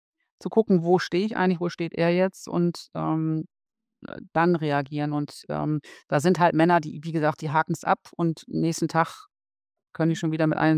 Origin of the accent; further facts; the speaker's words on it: Germany; weil ich bin Deutsch und insofern ist Englisch und Spanisch nicht unbedingt meine Muttersprache